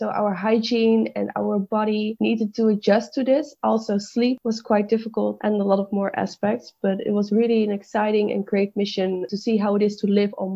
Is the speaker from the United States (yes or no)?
no; Netherlands; I'm a physicist from the Netherlands. I live near Delft.